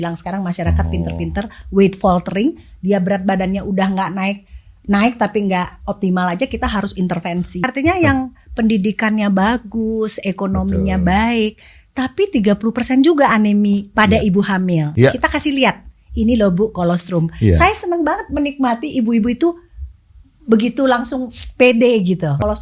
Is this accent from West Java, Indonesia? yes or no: no; Bali, Indonesia; Saya orang Bali.